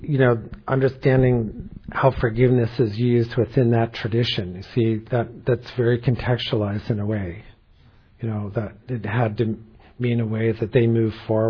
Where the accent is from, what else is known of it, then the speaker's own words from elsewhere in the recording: New York, United States; I grew up in New York and knew families and knew people with tattoos on their arms, and people from New York would know what that means.